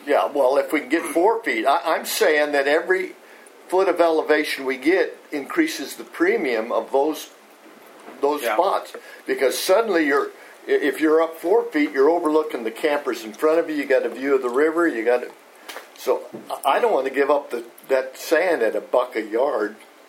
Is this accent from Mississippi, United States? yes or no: no; Redondo Beach, California, United States; born there; I mentioned the one from my old stomping where I was born in Redondo Beach, the pier parking.